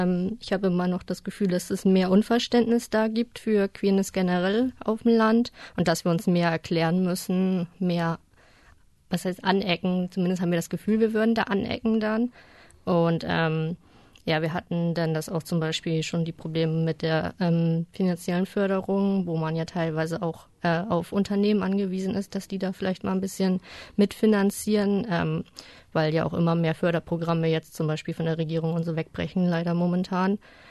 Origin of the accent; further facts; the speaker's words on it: Buxtehude, Lower Saxony, Germany; also born or lived in Osnabrück; Ich komme ursprünglich aus Buxtehude, bin aber zwischendurch fürs Studium weggezogen nach Osnabrück und bin jetzt letztes Jahr wieder hergezogen.